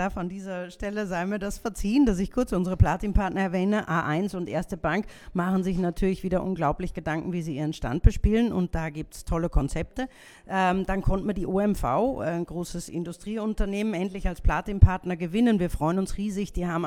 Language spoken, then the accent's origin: German; Austria; Da wollen wir, glaube ich, als Österreicher gar nicht drauf verzichten